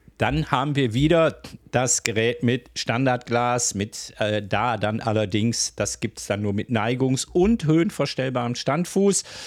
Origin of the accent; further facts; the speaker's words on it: North Rhine-Westphalia, Germany; Wie du weißt, komme ich aus dem Ruhrgebiet. Bei uns gibt es keine Gänseblümchenketten, da gab es nur Kohle und Stahl.